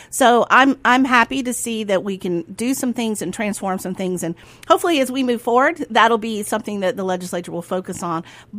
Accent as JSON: {"language": "English", "town": "Meridian", "region": "Mississippi", "country": "United States", "tie": "born or raised there", "said": "when I grew up in Meridian, Mississippi, I had two choices, private school or public school."}